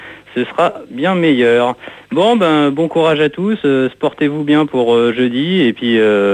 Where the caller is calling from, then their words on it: Brittany, France; du Morbihan.